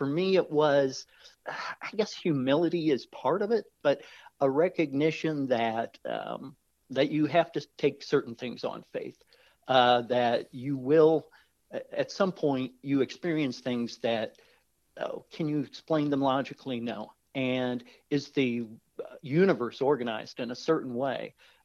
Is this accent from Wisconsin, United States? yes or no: no; Indiana, United States; accent: Midwestern; moved away; Folks can certainly tell from my accent. I'm a Midwesterner. I'm from Northern Indiana, unlike you being from Southern Indiana.